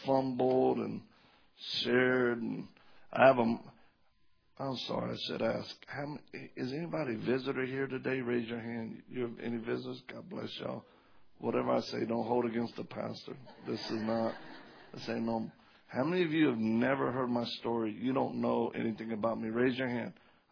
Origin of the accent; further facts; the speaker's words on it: Louisiana, United States; I'm originally from Louisiana. So y'all heard of them Cajuns, huh? We're taking over.